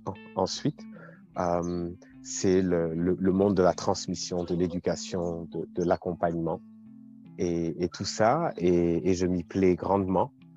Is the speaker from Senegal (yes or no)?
yes; Senegal; J'ai 30 ans, je suis sénégalais. Je suis né ici et j'ai grandi ici. J'ai fait mon parcours scolaire ici.